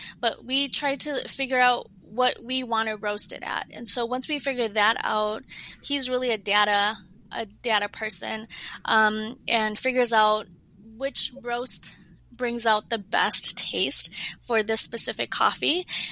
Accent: St. Paul, Minnesota, United States; A little background about myself is that I am Hmong American, born and raised in St. Paul.

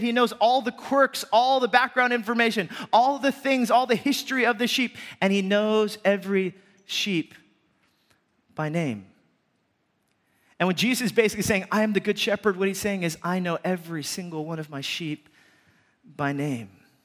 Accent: Boston, Massachusetts, United States; Remember, I'm visiting from Boston.

